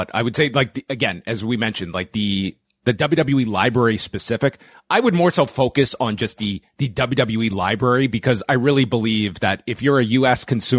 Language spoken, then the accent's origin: English; Canada; I mean, again, I'm a Canadian consumer, so I don't have access to ESPN Plus